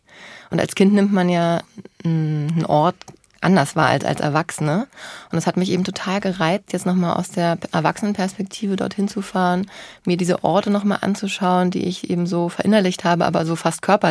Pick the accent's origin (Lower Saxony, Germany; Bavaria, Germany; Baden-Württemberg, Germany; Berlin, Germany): Berlin, Germany; Ich bin ja Berlinerin und ich schreibe natürlich unheimlich gerne über Berlin.